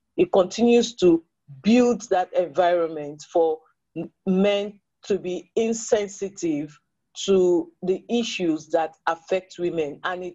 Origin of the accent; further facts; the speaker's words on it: Nigeria; I come from Nigeria.